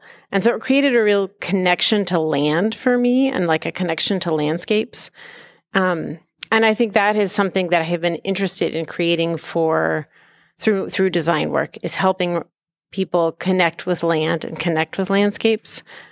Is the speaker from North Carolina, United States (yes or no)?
yes; North Carolina, United States; now in Minnesota, United States; I'm originally from North Carolina. I am not from Minnesota.